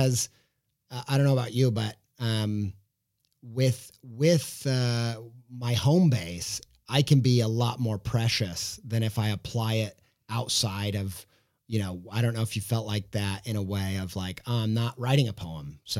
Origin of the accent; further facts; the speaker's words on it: Whiteland, Indiana, United States; because I grew up in Whiteland, Indiana. I didn't grow up reading poetry.